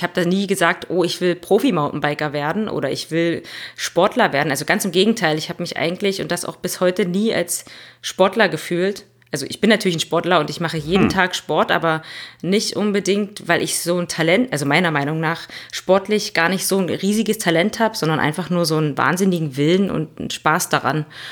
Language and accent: German; Brandenburg, Germany; Ich komme aus Brandenburg, aus Südbrandenburg, und bei uns ist es ja so ein bisschen eher so strukturschwaches Gebiet, würde ich sagen. Auch die nächste Stadt, Dresden, ist jetzt so ein bisschen weiter weg und ich wohne auf einem kleinen Dorf.